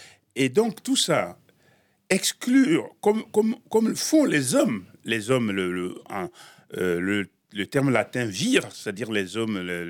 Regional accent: Togo; l'écrit en écrivant ce qui ne se fait jamais chez moi au Togo. On n'écrit pas des contes, on les raconte.

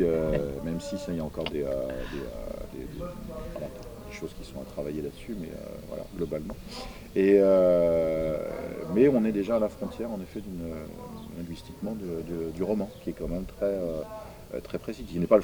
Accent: Redon, Brittany, France; parce que je suis de Redon, donc il y a un cartulaire à Redon

